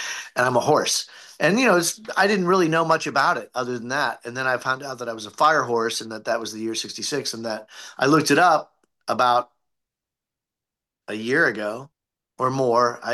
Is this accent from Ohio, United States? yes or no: yes; Ohio, United States; I am from Ohio, like Ed from Ohio.